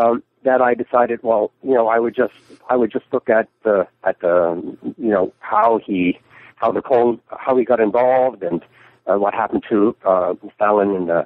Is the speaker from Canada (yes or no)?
yes; Newfoundland and Labrador, Canada; also born or lived in London; I was born and raised in Newfoundland. I went to the London School of Economics in London to do my PhD.